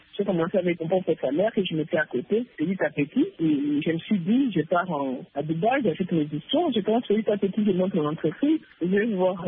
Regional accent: Bukavu, South Kivu, DR Congo; Alors là, je suis rentrée chez moi à Bukavu pour ouvrir mon entreprise

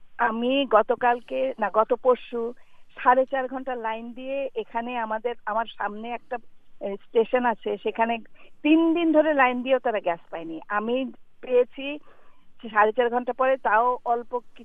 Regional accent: Dhaka, Dhaka Division, Bangladesh; আমরা তো বড় হয়েছি সত্যিকারের ফ্লাড ঢাকায়, বাংলাদেশে যারা জন্মেছি, তাই না?

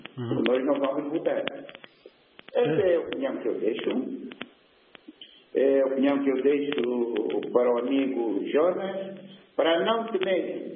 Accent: Angola; Nós somos angolanos

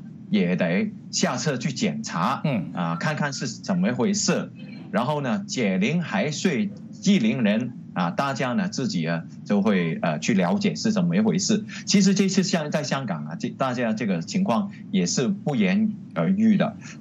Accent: Guangdong, China; accent: Cantonese; 我们广东话说这包袱的话给你7天时间啊

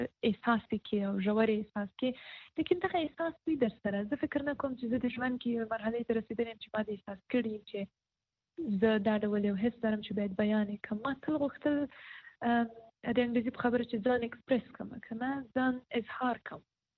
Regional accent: Paktia, Afghanistan; also born or lived in Kabul; زه د پکتیا ولایت یم.

